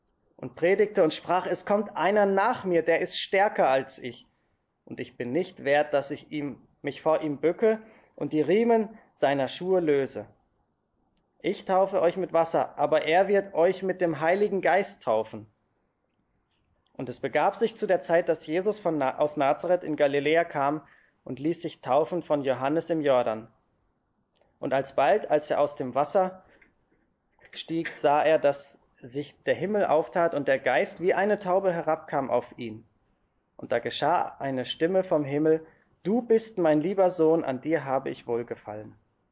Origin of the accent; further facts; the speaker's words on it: Germany; now in Graz, Austria; Ich komme aus Graz, ursprünglich von Deutschland, aber seit jetzt schon fast 6 Jahren, am 17. Dezember sind es genau 6 Jahre, sind wir als Familie in Graz.